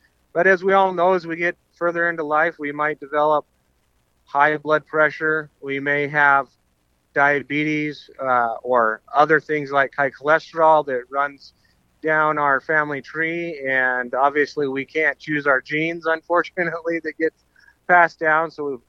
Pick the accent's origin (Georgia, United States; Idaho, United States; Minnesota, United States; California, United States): Idaho, United States; That's right. I grew up in South Central Idaho in what is called the Magic Valley, a pretty large farming community where basically anything grows.